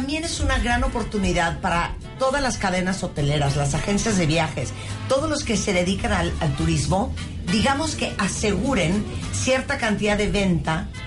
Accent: Acapulco, Guerrero, Mexico; yo crecí en Acapulco en la época en donde el lugar más importante era el Centro de Convenciones Acapulco.

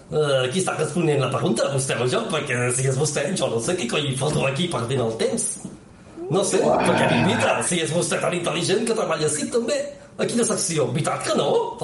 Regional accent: Santa Margarida i els Monjos, Catalonia, Spain; Bé, d'aquí, d'aquí la vora, de Santa Margarida i els mongos.

